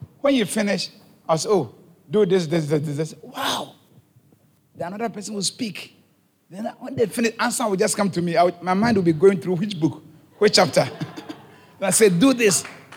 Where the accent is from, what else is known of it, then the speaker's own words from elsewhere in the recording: Haiti; I'm from Haiti